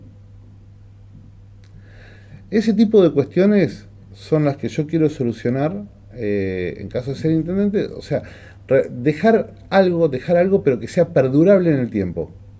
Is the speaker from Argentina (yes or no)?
yes; Viedma, Río Negro, Argentina; also born or lived in Buenos Aires; volví a trabajar a mi ciudad natal, a quedarme acá. Yo soy un bicho de acá, de Viedma.